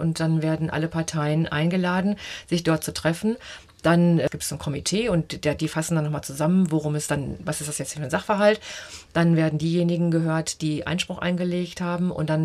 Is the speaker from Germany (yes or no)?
yes; Germany; ich komme aus dem Mutterland der Mülltrennung.